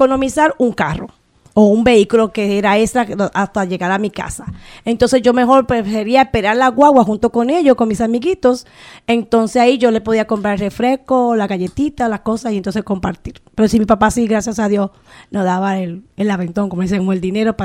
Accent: Distrito Nacional, Dominican Republic; Bueno, yo nací en Cristo Rey, me crié, como le dije, fue en una parte en Villas Agrícolas

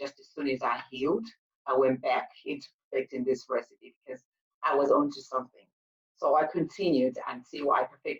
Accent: Zimbabwe; I grew up in Zimbabwe

